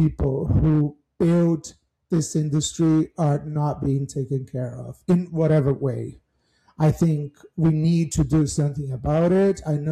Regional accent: Brazil; you know, I come from Brazil.

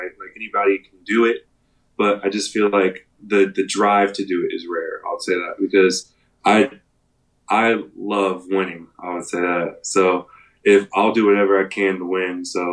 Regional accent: Texas, United States; I told them I was from Texas.

